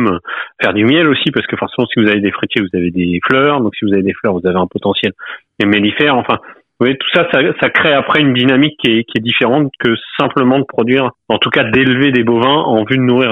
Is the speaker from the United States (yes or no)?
no; Normandy, France; now in Charente, France; nous, on est de Charente, ma femme est parisienne, moi je suis normand, on est venu là sur le tard, on s'installe à plus de 30 ans